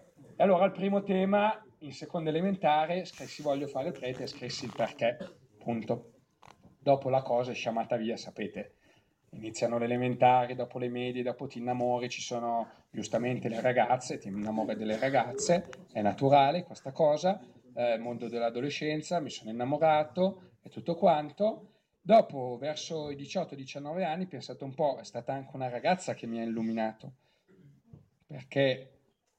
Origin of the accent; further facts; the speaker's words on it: Carate Brianza, Lombardy, Italy; sono abbastanza vicino a Monza, sono di Karate Brianza, ok? Dopo, cosa volete sapere? Ho 27 anni, sono della classe 1990